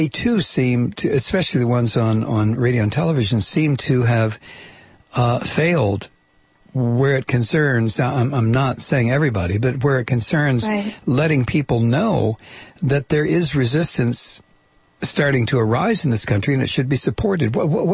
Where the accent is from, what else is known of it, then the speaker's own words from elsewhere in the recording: Toledo, Ohio, United States; I grew up in Toledo, Ohio, for God's sake. I mean, everything that occurred in that city was union based.